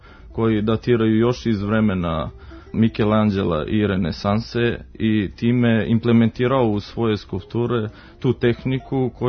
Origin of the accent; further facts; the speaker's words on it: Prijepolje, Zlatibor District, Serbia; born there; Rođen sam u Prijepolju 1986. godine, relativno mlad umjetnik. Završio akademiju u Beogradu koja je trajala 5 godina, fakultet primijenjenih umjetnosti